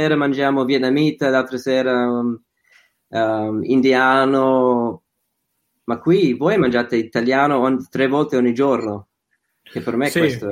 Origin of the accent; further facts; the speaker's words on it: Melbourne, Victoria, Australia; Italian is a second language; Io sono da Melbourne, nel parte sud